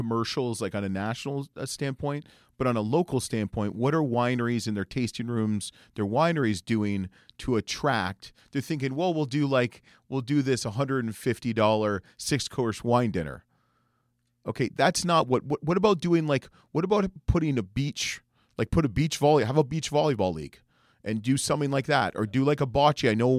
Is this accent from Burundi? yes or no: no; Canada; I'm Canadian.